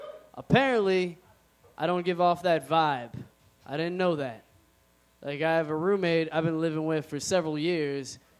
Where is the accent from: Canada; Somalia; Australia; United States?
Somalia; Yeah, I'm from Somalia. You know, the dangerous part of Africa.